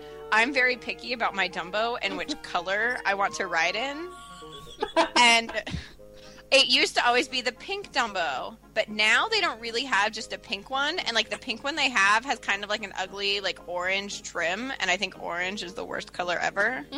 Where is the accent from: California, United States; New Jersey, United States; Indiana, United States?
California, United States; and when I grew up in Southern California, so we went to Disneyland when I was a kid.